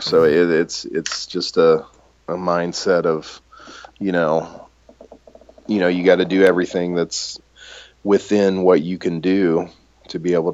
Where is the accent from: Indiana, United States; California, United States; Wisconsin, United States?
Indiana, United States; Indianapolis; I watch them all the time because I'm from Indianapolis.